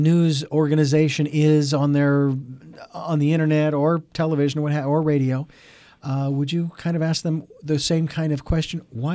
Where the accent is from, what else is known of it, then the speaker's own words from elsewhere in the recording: Phoenix, Arizona, United States; now in West Coast, United States; I moved from my hometown in Phoenix to the West Coast